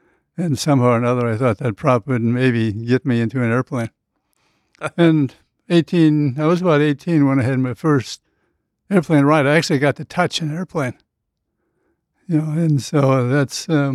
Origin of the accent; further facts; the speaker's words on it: North Dakota, United States; born there; I was born in North Dakota, and all the airplanes flew over North Dakota.